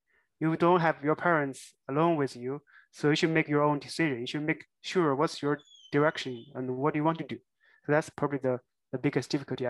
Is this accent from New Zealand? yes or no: no; China; English is a second language; now in United States; probably we were in our home country. I'm from China. So we were in China